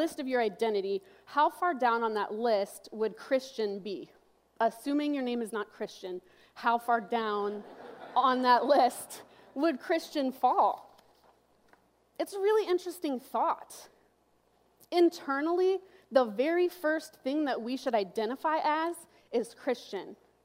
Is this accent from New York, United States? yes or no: no; California, United States; I'm from California, and I am the youth director here at Northwood.